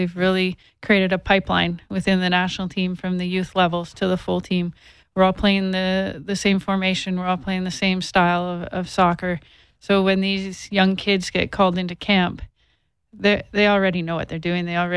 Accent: Canada; And obviously, as a Canadian, I'd love to see it branch into Canada.

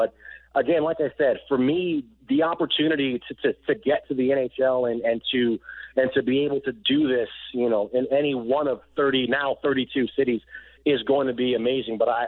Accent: Detroit, Michigan, United States; Yeah, I mean, the Detroit, obviously, number one, because it's my hometown.

